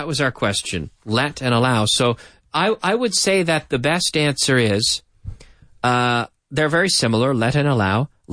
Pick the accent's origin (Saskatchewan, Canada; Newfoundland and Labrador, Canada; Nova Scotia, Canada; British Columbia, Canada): Nova Scotia, Canada; I'm from Nova Scotia on the East Coast, as you know.